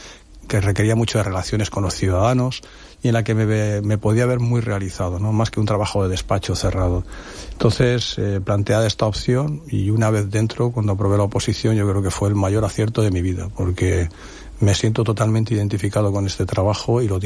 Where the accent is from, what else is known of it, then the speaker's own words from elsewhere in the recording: Novelda, Valencian Community, Spain; yo de hecho soy de Novelda, soy de aquí de la provincia.